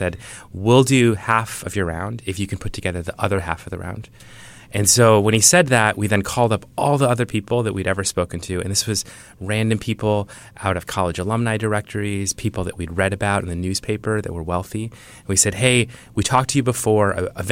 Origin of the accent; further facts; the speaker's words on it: Iowa, United States; So a lot of people from the Midwest. I grew up in Iowa.